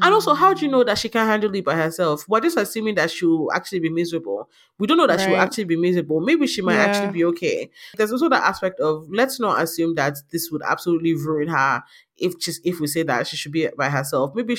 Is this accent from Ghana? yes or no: no; Nigeria; being Nigerian